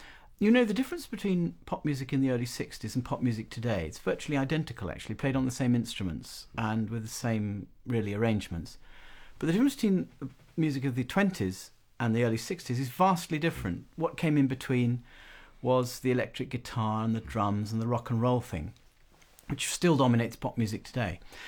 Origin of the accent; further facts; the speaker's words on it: South East England, United Kingdom; And the village I grew up in Kent on Romney Marsh, had all sorts of relics of that period.